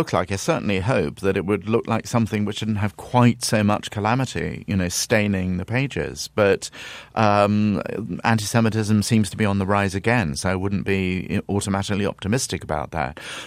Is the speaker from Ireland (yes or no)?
no; United Kingdom; Nobody, least of all me, as a little kid growing up in Britain in the 1950s